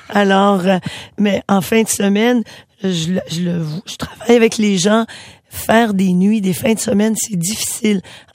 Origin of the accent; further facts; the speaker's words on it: Amqui, Quebec, Canada; Si vous prenez l'hôpital d'Amqui, il y a 5000 de population, c'est ma ville natale je connais bien.